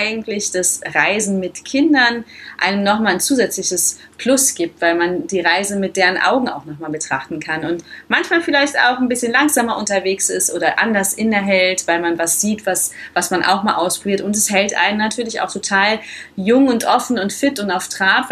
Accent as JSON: {"language": "German", "town": "Cologne", "region": "North Rhine-Westphalia", "country": "Germany", "said": "Ich bin Kölnerin"}